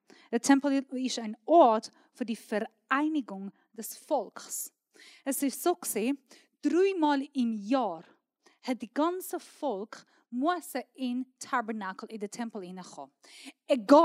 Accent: Iran; German is a second language; Wenn ich umschaue, ich bin Iranerin

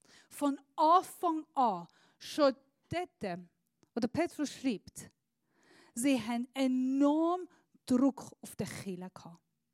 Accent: Switzerland; bei uns in der Schweiz ist es mega schön

